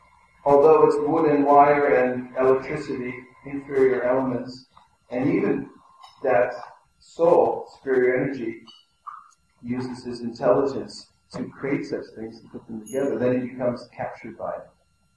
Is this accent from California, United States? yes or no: yes; California, United States; I come from California, and there we have a temple in San Jose